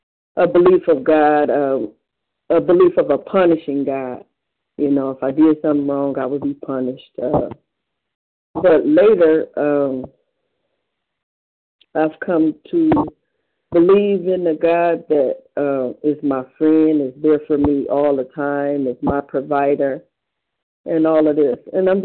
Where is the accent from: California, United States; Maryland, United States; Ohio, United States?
Ohio, United States; Cleveland